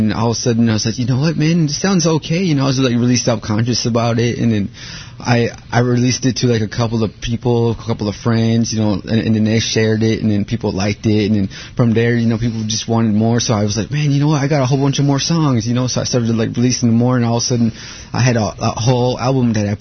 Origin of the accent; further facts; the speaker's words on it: Red Lake Nation, Minnesota, United States; I'm from Red Lake Nation, Ojibwe. I came all the way over here, and thank you for having me.